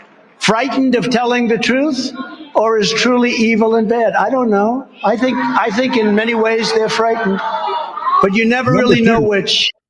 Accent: New York, United States; I didn't know them. I was from New York.

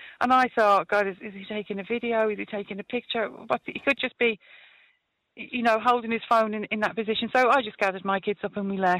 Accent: Catford, London, United Kingdom; I grew up in London, in Catford, in southeast London, and my house actually backed on to a massive park called Blythehill Park.

